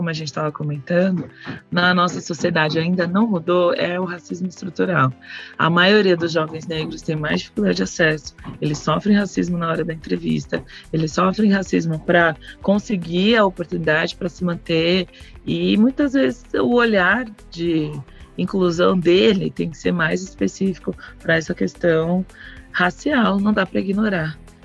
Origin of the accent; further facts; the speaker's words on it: São Paulo, Brazil; Sou paulistana, por isso que a gente fala do busão, né?